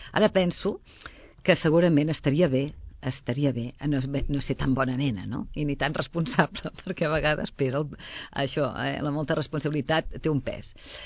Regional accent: Castellar del Vallès, Catalonia, Spain; born there; Jo vaig néixer a Castellar del Vallès el 31 d'agost de 1962.

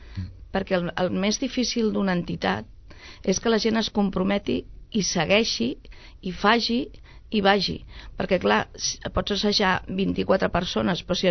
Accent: Catalonia, Spain; Som de Can Feu i es volia reivindicar el barri, sí, evidentment.

